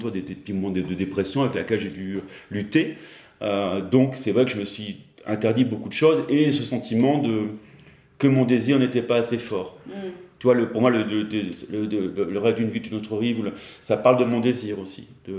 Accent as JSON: {"language": "French", "town": "Clermont-Ferrand", "region": "Auvergne-Rhône-Alpes", "country": "France", "tie": "born there", "moved": "yes", "said": "je vais me retrouver dans ma ville natale, que j'ai quittée il y a 32 ans."}